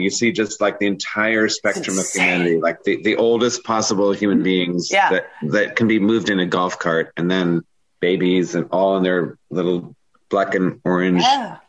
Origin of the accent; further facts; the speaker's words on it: Virginia, United States; also born or lived in Albuquerque, New Mexico; I was born there, but I grew up in Northern Virginia. My dad was in the military, the West Point connection. Okay. So yeah, we kind of moved around.